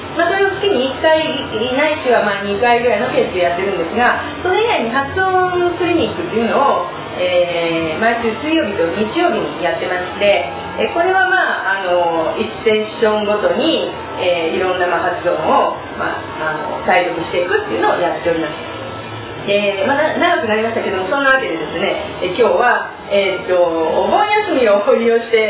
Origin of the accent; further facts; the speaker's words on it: Kansai, Japan; accent: Kansai; 一応私も関西人なんですが、これを聞いていただく方のために一応標準語で喋っております。途中で気温が乗ってくると関西弁にスイッチするかもしれませんので